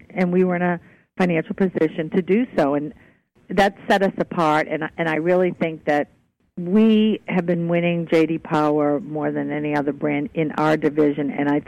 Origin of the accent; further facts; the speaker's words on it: Peabody, Massachusetts, United States; So I grew up in Peabody, Massachusetts. I spent all my summers in Maine. My grandfather had a boys' camp in Casco, and I was there until I was about 9.